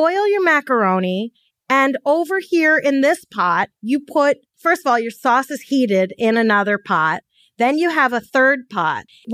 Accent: Brooklyn, New York, United States; It's a Long Island thing. I'm from Brooklyn. What do you want?

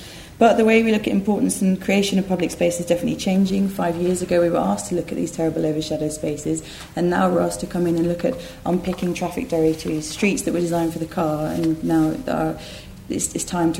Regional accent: East of England, United Kingdom; I grew up in Essex

